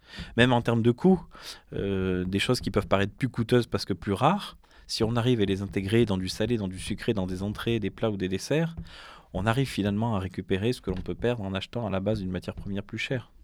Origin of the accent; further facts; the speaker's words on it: Auvergne-Rhône-Alpes, France; je viens du Cantal, donc le centre de la France, où on fait ce qu'on appelle les mangounes, c'est-à-dire qu'on tue le cochon chaque fois chez telle ou telle personne.